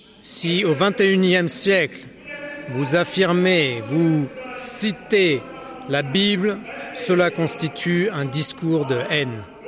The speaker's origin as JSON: {"language": "French", "region": "England", "country": "United Kingdom", "said": "mon pays d'origine, l'Angleterre"}